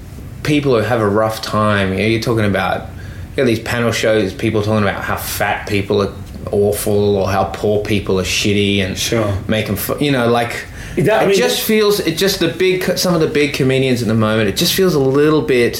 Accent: Australia; accent: flat Australian; when I go to a club gig and I open my mouth, if I'm properly Australian, I've got a flat accent, but they still know I'm an Australian.

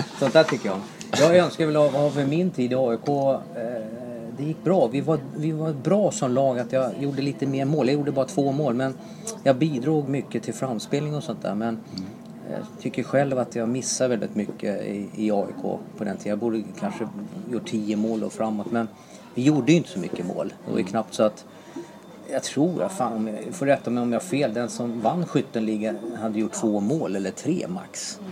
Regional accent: Solna, Stockholm County, Sweden; Jag är från Solna. Alltså, jag växte upp med att planka på Råsunda

